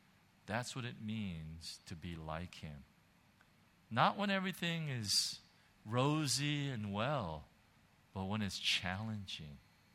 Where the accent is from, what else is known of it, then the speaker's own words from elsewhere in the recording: United States; I mean, you know, I'm an American, you know, and stuff.